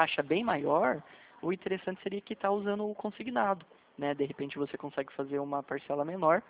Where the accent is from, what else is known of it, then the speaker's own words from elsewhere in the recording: Jacareí, São Paulo, Brazil; Na verdade, eu sou do lado, eu sou de Jacareí.